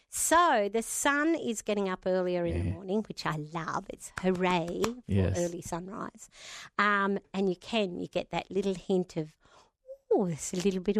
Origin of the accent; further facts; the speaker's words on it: New South Wales, Australia; also born or lived in Hahndorf, South Australia; because we're from New South Wales, or originally Harndorf, South Australia.